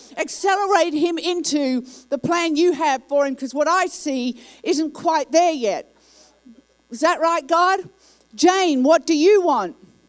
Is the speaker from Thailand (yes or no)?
no; Australia; also born or lived in England; now in United States; Now, I was born in England, raised in Australia, and now I live in America